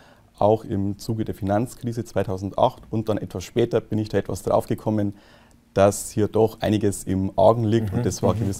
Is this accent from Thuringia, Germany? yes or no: no; Bavaria, Germany; Nandlstadt liegt im Landkreis Freising, das ist hier nördlich von München, in der Nähe vom Münchner Flughafen. Kleiner Ort, mein Heimatort.